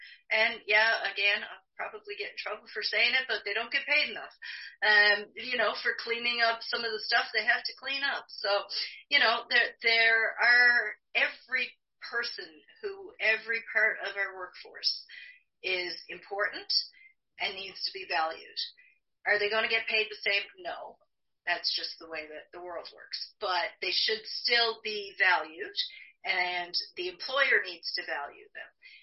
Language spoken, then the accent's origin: English; Newfoundland and Labrador, Canada; accent: Newfoundland; I do try and keep my Newfoundland accent down a bit, but occasionally when I get excited, it does come out.